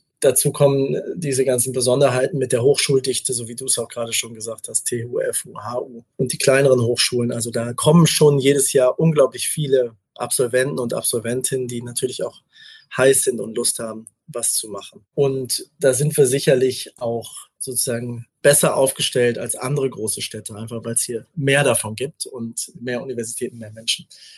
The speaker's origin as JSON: {"language": "German", "region": "North Rhine-Westphalia", "country": "Germany", "tie": "born or raised there", "said": "Ich bin selber in Nordrhein-Westfalen aufgewachsen."}